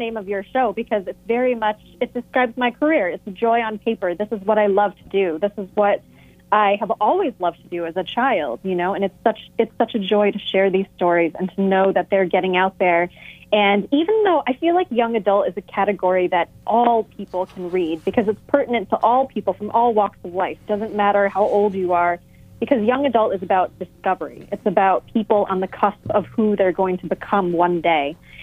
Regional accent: New York, United States; born there; Because as a Vietnamese American, I was born in New York, but my heritage is Vietnamese. My parents immigrated over in the mid 70s.

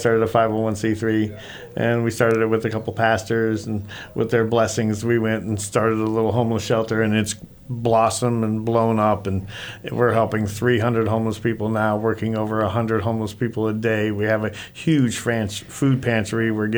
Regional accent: Sarasota, Florida, United States; I'm from Sarasota area, and this is the first time I ever went, and it was exciting.

